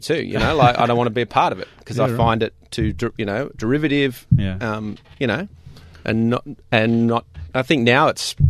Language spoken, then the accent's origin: English; Sydney, New South Wales, Australia; I'm from Bronny. I was born in Sydney.